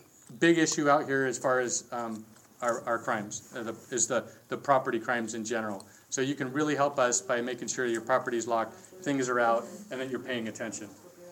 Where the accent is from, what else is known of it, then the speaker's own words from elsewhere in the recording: Long Beach, California, United States; I grew up in North Long Beach off of California in 46th.